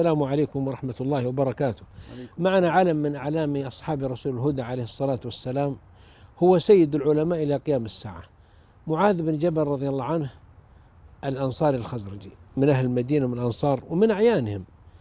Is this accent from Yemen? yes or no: yes; Taiz, Taiz Governorate, Yemen; أنا زرت مسجده في تعز في جامع الجند هذا في مدينتي هذا